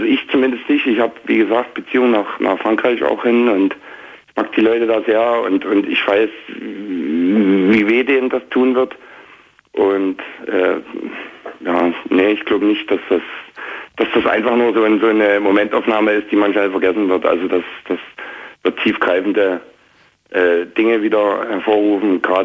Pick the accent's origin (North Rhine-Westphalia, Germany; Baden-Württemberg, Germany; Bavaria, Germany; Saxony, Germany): Saxony, Germany; Also ich bin ja aus der Nähe von Dresden hier